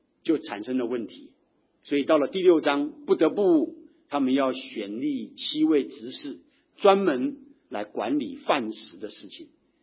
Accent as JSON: {"language": "Chinese", "country": "Taiwan", "said": "我自己从台湾来的，我从台湾转了一大圈到了北美念书，结果跑到南洋来啊"}